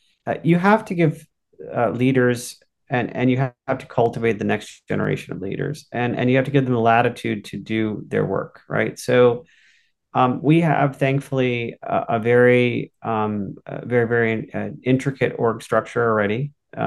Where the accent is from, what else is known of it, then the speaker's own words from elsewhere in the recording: New England, United States; I grew up in New England. This is my home.